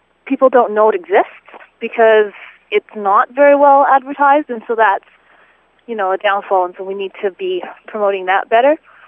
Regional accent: Summerland, British Columbia, Canada; I grew up in Summerland, B.C., and my family grows cherries there.

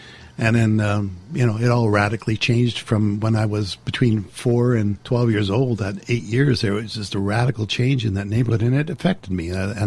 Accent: Vancouver, British Columbia, Canada; I grew up in the East End, Vancouver.

